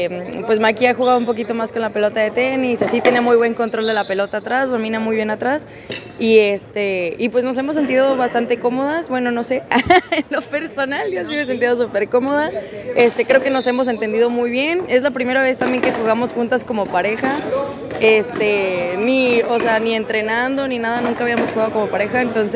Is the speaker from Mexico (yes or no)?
yes; northern Mexico, Mexico; Sí, yo soy del norte. Sí, completamente diferente. La verdad es que crecí yo en una ciudad muy chiquita